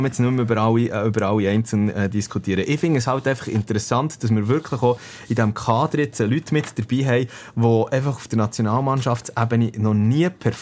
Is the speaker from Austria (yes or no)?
no; Switzerland